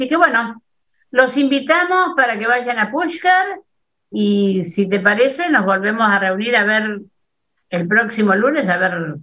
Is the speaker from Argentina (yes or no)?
yes; Argentina; India es muy especial. Y lo digo yo como argentina